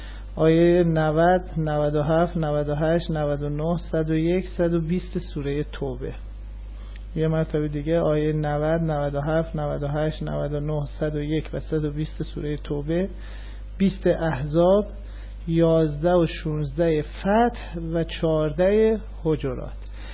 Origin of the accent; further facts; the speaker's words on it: Iran; born there; من به چه چیز ایرانی بودن خودم باید افتخار کنم؟ آیا به اینکه در ایران زاده شدم؟